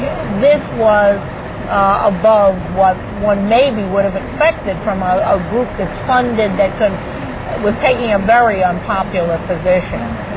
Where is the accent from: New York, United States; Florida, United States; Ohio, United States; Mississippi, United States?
New York, United States; I'm a New Yorker, Clark, and, you know, we sometimes think everything stops west of the Hudson